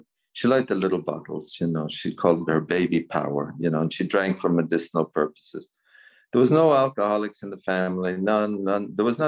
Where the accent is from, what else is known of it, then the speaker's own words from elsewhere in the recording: Cavan, Ulster, Ireland; I was born in Cavan, here in Ireland, County Cavan. I grew up there. I started drinking at a young age.